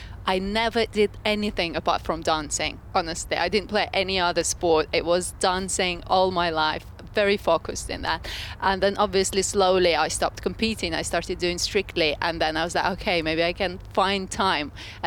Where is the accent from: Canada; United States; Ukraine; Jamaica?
Ukraine; moved away; I mean, I'm from Ukraine. We don't really, that was never popular when I was growing up